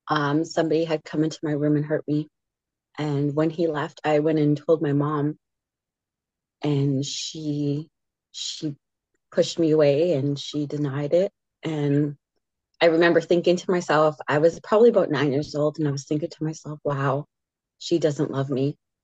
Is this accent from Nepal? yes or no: no; Edmonton, Alberta, Canada; also born or lived in Vancouver; I was born in Edmonton and raised between Vancouver and Edmonton.